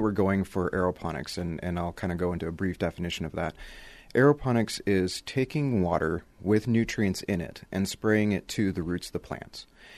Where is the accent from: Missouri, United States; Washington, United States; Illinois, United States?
Washington, United States; Came back to the West Coast where I'm originally from. I'm actually from Washington State.